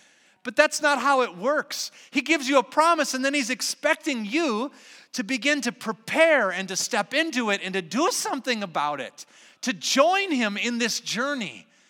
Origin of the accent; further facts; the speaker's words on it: Prior Lake, Minnesota, United States; You know, I grew up in Prior Lake. There's a reservation in Prior Lake, the Mittawakaton Sioux.